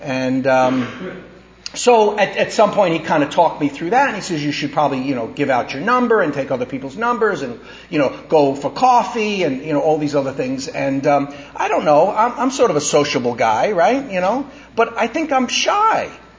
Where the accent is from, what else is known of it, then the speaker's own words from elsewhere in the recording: New York, United States; And even at this young age, I'm a New Yorker, so I automatically assumed he was mugged.